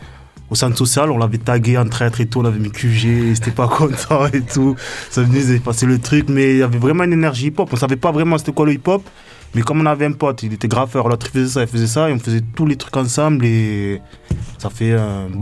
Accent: Marseille, Provence-Alpes-Côte d'Azur, France; C'était à Marseille, à la Castellane, parce que je viens de la Castellane

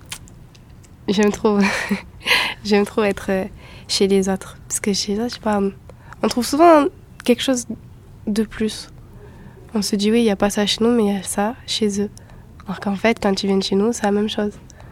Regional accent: Réunion, France; Je suis réunionnaise chinoise hindoue. Une jolie jeune fille de 15 ans qui va bientôt faire ses 16 ans.

